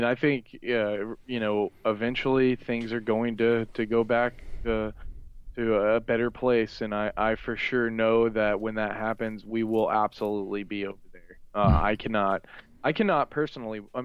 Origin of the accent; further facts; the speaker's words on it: Fort Worth, Texas, United States; I'm from Fort Worth, Texas, you know. Like … I grew up on